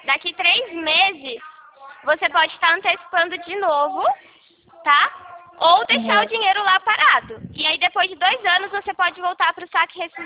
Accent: Rio Claro, São Paulo, Brazil; Eu sou de Rio Claro, São Paulo.

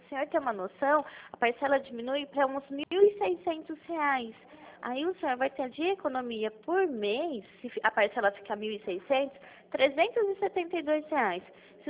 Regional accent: Pirassununga, São Paulo, Brazil; eu sou de Pirassununga

